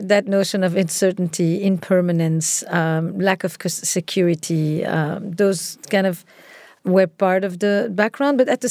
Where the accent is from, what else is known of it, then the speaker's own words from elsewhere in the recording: Antwerp, Flanders, Belgium; So I grew up in Antwerp, in Belgium